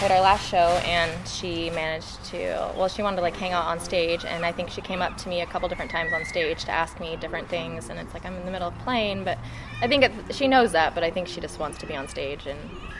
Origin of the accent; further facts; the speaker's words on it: Simi Valley, California, United States; now in Olympia, United States; No, I'm from Simi Valley, California.